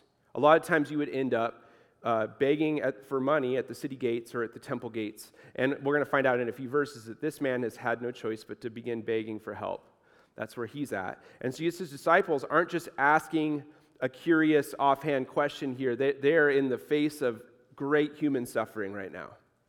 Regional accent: Boise, Idaho, United States; I grew up here in Boise, and I took lots of trips to the Oregon coast when I was younger

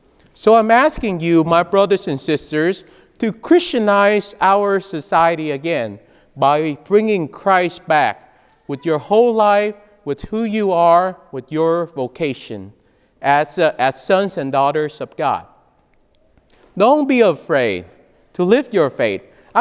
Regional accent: Texas, United States; I'm far away from Texas, right? From my own home.

